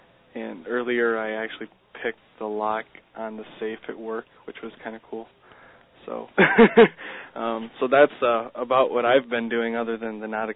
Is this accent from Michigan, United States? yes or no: yes; Michigan, United States; Because I'm actually from Michigan. And I went up there all the time as a kid